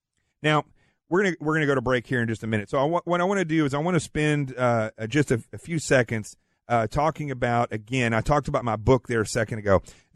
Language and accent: English; Arkansas, United States; See, I'm from Arkansas, so we like to make up words.